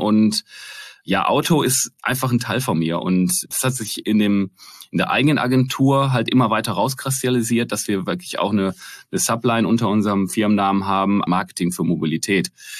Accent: North Rhine-Westphalia, Germany; Ich habe zwei ältere Brüder und der Älteste, wir kommen aus dem Ruhrgebiet

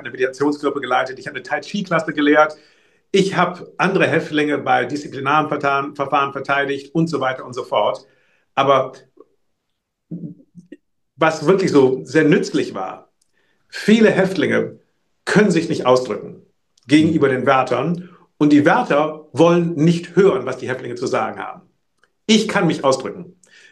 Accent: Germany; Ich bin außerhalb dieser Sache. Ich bin Deutscher.

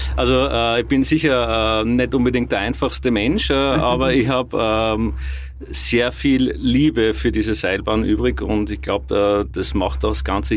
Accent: Graz, Styria, Austria; Ich bin aus Graz, Also bin in Graz aufgewachsen

